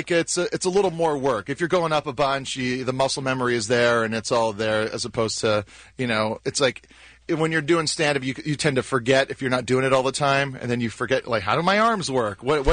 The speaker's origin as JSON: {"language": "English", "region": "Hawaii", "country": "United States", "tie": "born or raised there", "said": "when I was a kid growing up in Hawaii, I would have, like, there was no time to do that."}